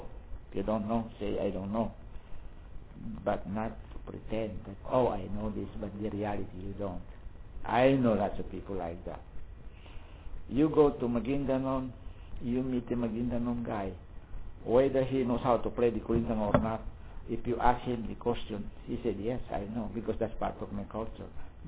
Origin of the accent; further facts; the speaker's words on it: Mindanao, Philippines; English is a second language; It's like me. I'm from Mindanao. Nobody knows where I came from.